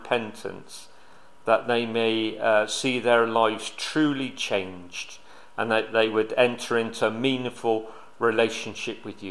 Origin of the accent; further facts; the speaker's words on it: Bristol, South West England, United Kingdom; No, I can't even speak English properly. Being that I come from South Bristol.